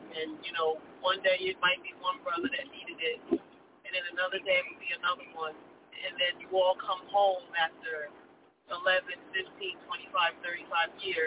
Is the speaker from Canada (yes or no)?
yes; Canada; that's something that I'm used to from back when I grew up in Canada.